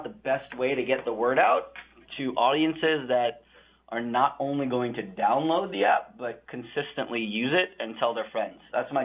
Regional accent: South Orange, New Jersey, United States; also born or lived in Montclair; Well, originally South Orange.

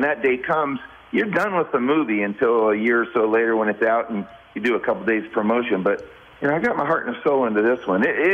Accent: West Virginia, United States; the creators of the show liked the fact that I was from West Virginia.

